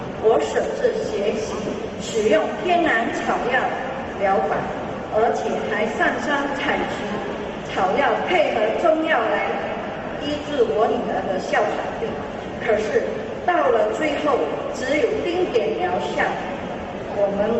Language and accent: Chinese; Malaysia; 我是来自马来西亚的